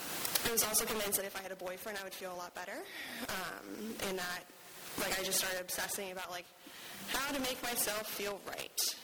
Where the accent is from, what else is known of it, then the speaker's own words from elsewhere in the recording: Tampa, Florida, United States; So I am born and raised in Tampa.